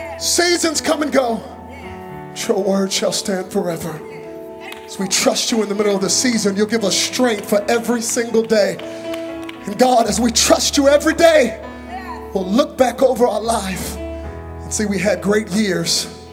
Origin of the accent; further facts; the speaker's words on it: Dallas, Texas, United States; But I'm from Dallas, and y'all get a little bit of it here in Oklahoma.